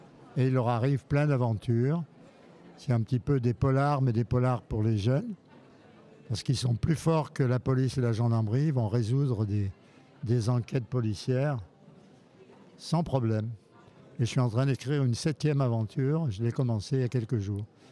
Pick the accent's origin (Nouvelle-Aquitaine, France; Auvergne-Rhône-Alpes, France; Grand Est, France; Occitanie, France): Auvergne-Rhône-Alpes, France; Vienne; J'aime l'histoire et en particulier l'histoire de ma ville natale. J'ai aussi une histoire en deux tomes qui se passe au Moyen-Âge, à Vienne, toujours à Vienne.